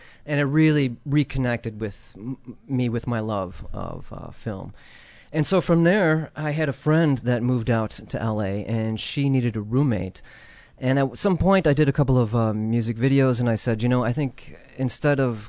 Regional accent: Chicago, Illinois, United States; now in Los Angeles, United States; I am from Chicago.

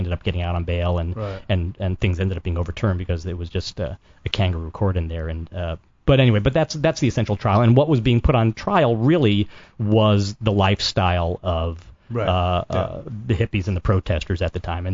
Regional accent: New Haven, Connecticut, United States; he was already wanted on a possible murder conviction back in New Haven, my hometown.

